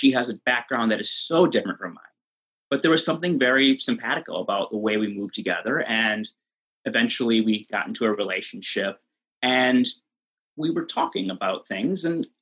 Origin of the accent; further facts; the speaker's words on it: Green Bay, Wisconsin, United States; But I grew up in Green Bay where, I mean, it's a football town.